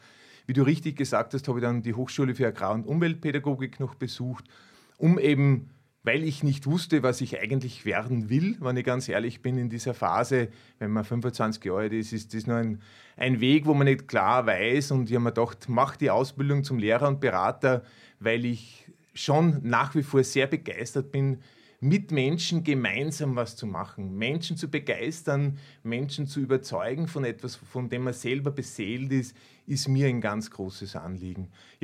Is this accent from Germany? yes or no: no; Upper Austria, Austria; ich bin Bauernsohn. Ich komme aus dem Müllviertel, aus der schönen Region in Oberösterreich und bin dort in einer Bauernfamilie aufgewachsen. Ich habe 7 Geschwister.